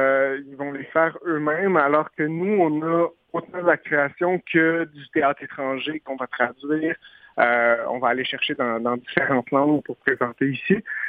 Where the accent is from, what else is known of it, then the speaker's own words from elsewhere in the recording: Montreal, Quebec, Canada; Je viens de Montréal. Après avoir gradué en 2010, j'ai décidé de revenir à Montréal.